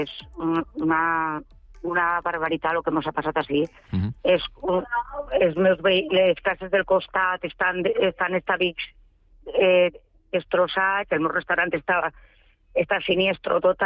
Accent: Picanya, Valencian Community, Spain; Enfront del barranc de Picanya, el barranc de Pollo, que se diu, que nosaltres som prendites de Picanya

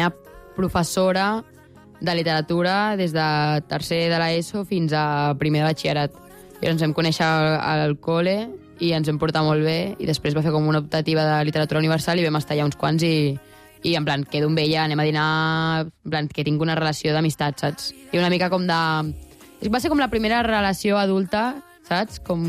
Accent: Vilassar, Catalonia, Spain; bueno, pues provo viure a Barcelona, perquè jo sóc molt de Vilassar, i a veure si m'agrada.

